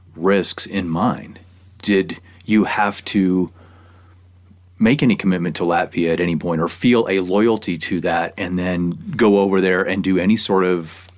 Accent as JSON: {"language": "English", "region": "Midwest", "country": "United States", "tie": "born or raised there", "said": "You know, I grew up in the Midwest without mountains and without influence to do things like what you did"}